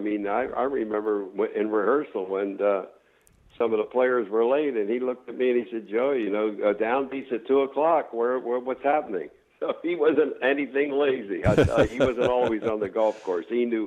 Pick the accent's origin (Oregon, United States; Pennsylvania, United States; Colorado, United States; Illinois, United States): Pennsylvania, United States; York; I was singing at a local club in my hometown in York, Pennsylvania